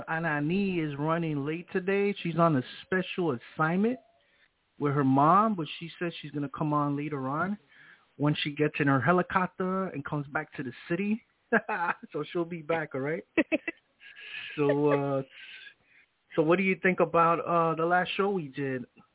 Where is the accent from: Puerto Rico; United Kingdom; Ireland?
Puerto Rico; So all my Borinqueños out there, Taca Taíno Borinquen, ah. I am Taíno from Borinquen.